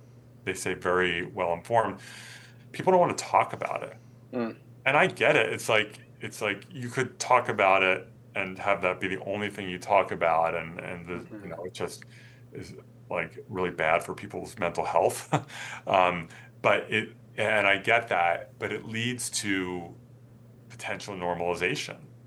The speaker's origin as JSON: {"language": "English", "town": "Philadelphia", "region": "Pennsylvania", "country": "United States", "said": "I'm from Philadelphia, so for those who don't know, a hoagie is like a sub."}